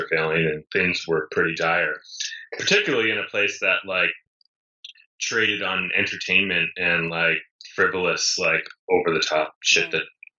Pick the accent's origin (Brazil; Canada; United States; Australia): United States; East Coast; I grew up in the East Coast where it snowed a lot.